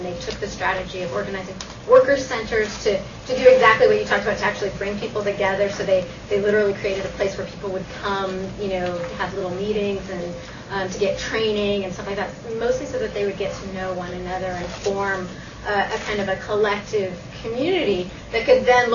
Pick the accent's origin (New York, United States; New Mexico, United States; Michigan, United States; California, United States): New Mexico, United States; and New Mexico is I'm from New Mexico, and I happen to know it's like 99% wild, right?